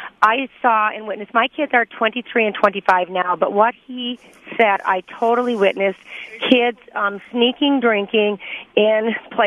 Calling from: Oconomowoc, Wisconsin, United States; Oconomowoc.

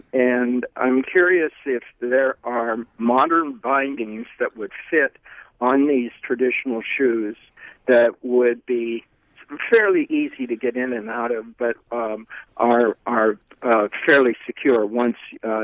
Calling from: Worcester, Massachusetts, United States; I'm calling you from Worcester, Massachusetts, and I've been listening online

